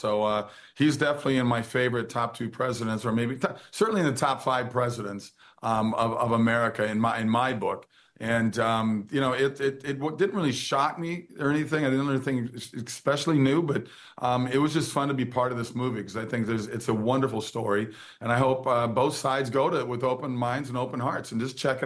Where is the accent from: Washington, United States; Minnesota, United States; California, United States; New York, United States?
Minnesota, United States; for a kid growing up in the Hubert Humphrey Walter Mondale state of Minnesota at the time